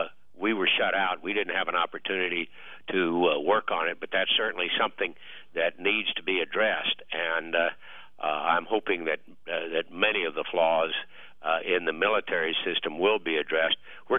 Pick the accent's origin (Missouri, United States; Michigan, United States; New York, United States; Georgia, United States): Missouri, United States; but I'm from Missouri, the show me states.